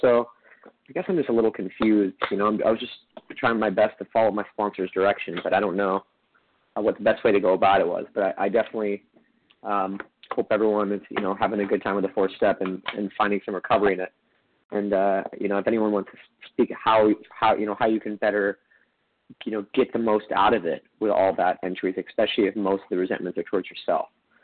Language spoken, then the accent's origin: English; Los Angeles, California, United States; I'm from Los Angeles.